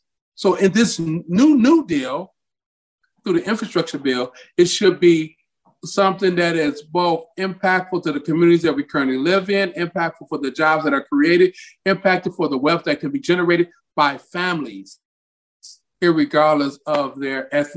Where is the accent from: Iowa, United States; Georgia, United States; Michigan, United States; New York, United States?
Michigan, United States; Detroit; Grew up Detroit, Michigan.